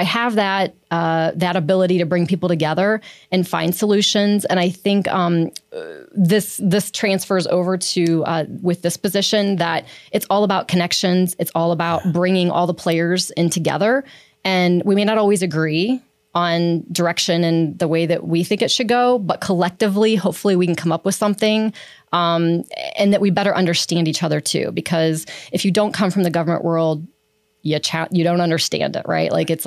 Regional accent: Barberton, Ohio, United States; So I was born in Barberton. I actually went to Woodford Elementary, so I'm a Woodford Warrior.

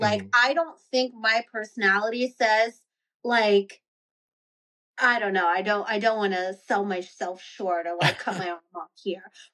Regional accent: Texas, United States; For me, I'm from Texas. I grew up, my dad's side is Catholic.

